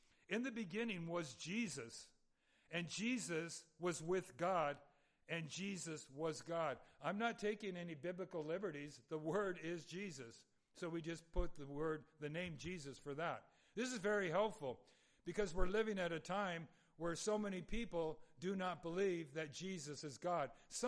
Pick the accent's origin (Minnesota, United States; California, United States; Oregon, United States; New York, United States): California, United States; I grew up in Southern California.